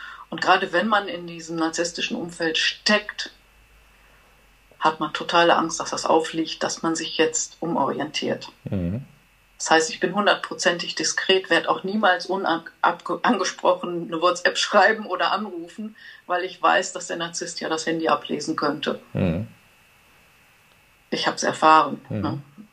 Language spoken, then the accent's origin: German; Bochum, North Rhine-Westphalia, Germany; also born or lived in Dortmund; ich bin in Dortmund geboren, in Bochum groß geworden